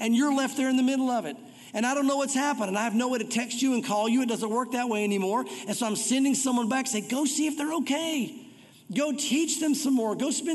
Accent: United States; I just left. I'm an American. They probably wouldn't put me in jail.

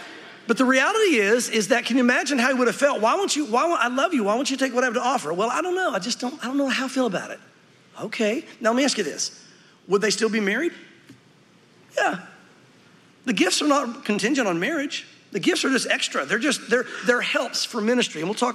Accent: the South, United States; I know growing up, when I grew up in the South

